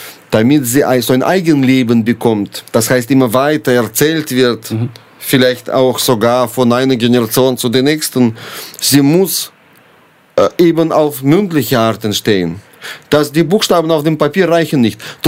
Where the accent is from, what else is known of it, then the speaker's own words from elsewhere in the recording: Ukraine; Ich finde, die Tragödie, die in meiner Heimat widerfahren ist, sie ist sehr leidenschaftlich. Mhm. Ich weiß nicht, Johnny, ob ich ein Buch darüber schreiben kann oder soll. Ich bin ja nicht dabei. Ich bin auch bei diesem Krieg in der Ostukraine eigentlich nicht